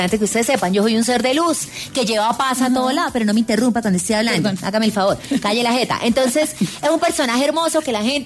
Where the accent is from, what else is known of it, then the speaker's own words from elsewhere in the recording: Villavicencio, Meta, Colombia; also born or lived in Bogotá; yo soy nacida en Bogotá, criada en Villavicencio, Meta, uh-huh. Allá están mis papás viviendo